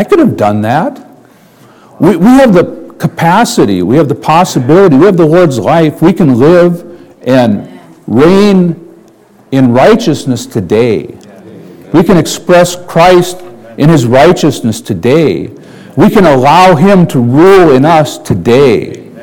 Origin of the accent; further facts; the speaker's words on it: United States; born there; I was born in the United States. I was a citizen. I am a citizen of the United States.